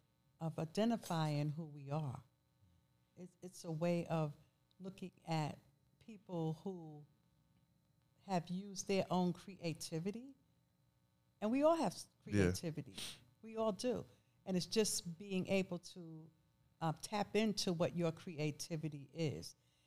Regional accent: New York, United States; I mean, I grew up, was born in the 50s. So I grew up in New York, the 60s and the 70s.

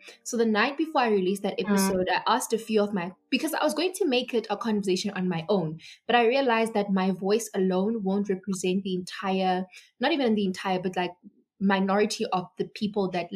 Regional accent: South Africa; also born or lived in Zimbabwe; I am 20 years old. I am from South Africa. I was born in Zimbabwe, but I'm living in South Africa as a South African citizen.

